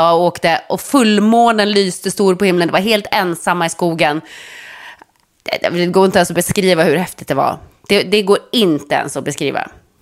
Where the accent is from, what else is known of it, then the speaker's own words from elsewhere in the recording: Norrland, Sweden; jag är själv från Norrland. Jag har själv flyttat från vildmarken.